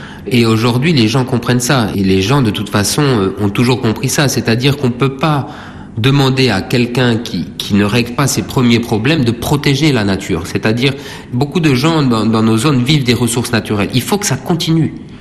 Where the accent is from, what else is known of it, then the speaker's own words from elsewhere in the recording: Senegal; Aujourd'hui, je crois que chez nous, au Sénégal, la plus grande cause de déforestation, elle est endogène au pays, hein.